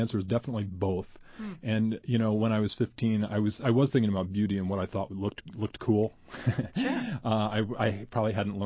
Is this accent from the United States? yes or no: yes; Indianapolis, Indiana, United States; I grew up here in Indianapolis, and I feel like I've been an explorer since I was a boy